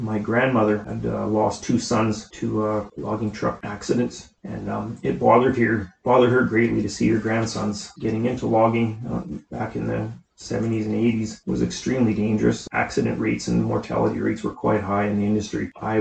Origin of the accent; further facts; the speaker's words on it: British Columbia, Canada; Caswell, BC.